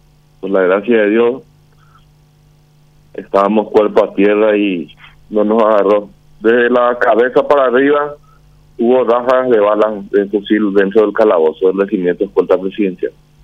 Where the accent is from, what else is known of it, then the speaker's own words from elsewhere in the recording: Central, Paraguay; moved away as an adult; Vivo en la ciudad de Mandarias. En la década del 90 me vine al Alto Paraná de Central de Asunción.